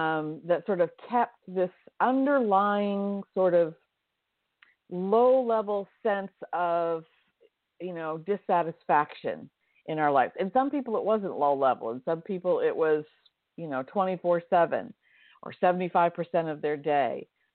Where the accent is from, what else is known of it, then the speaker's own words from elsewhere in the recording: Maine, United States; I grew up in Northern Maine. I was born and raised in Aroostook County in Northern Maine.